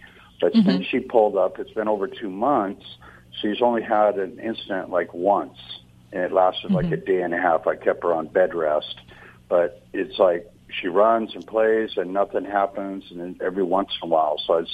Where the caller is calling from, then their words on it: Orange, California, United States; I'm calling from Orange, California.